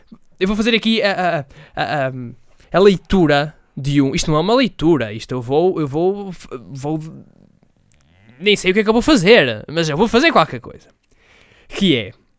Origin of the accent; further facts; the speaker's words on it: Portugal; E como bons portugueses que somos e engenheiros que somos